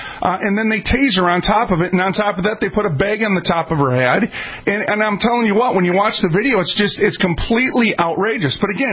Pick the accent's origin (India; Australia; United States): United States; Minneapolis, Minnesota; I was raised in North Minneapolis, okay? I would be considered a street kid where I grew up in what you would call the hood